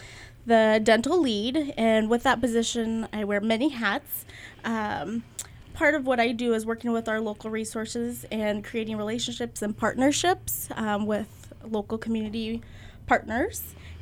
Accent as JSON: {"language": "English", "country": "United States", "tie": "born or raised there", "said": "So, yes, I'm born and raised in Douglas County here"}